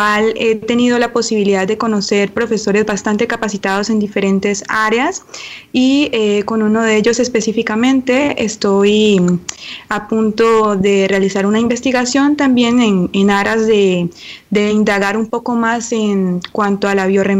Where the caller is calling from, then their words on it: Spain; muy buenas tardes desde España.